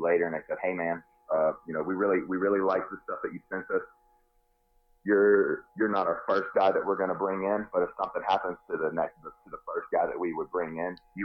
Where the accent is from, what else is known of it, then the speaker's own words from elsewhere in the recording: North Carolina, United States; Went to one in my home state of North Carolina